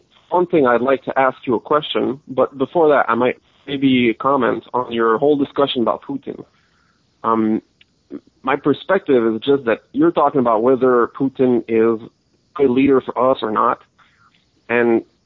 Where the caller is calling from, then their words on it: Montreal, Quebec, Canada; I'm calling from Montreal in Canada.